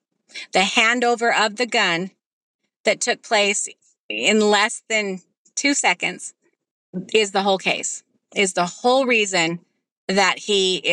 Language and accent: English; Utah, United States; We are from Utah. We come, both sides of our family are hunters, gun owners.